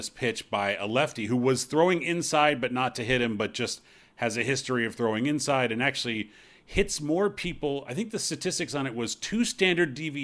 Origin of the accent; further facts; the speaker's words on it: United States; I've been calling him Robert, you know, because I'm American, first of all.